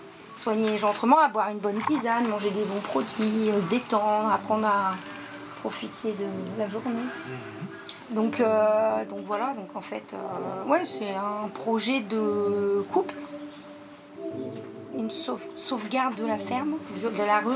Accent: Villers-Cotterêts, Hauts-de-France, France; Je suis de l'Aisne.

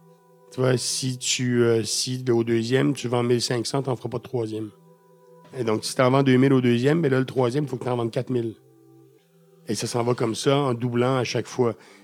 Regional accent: Quebec, Canada; Chez nous, au Québec, les librairies indépendantes

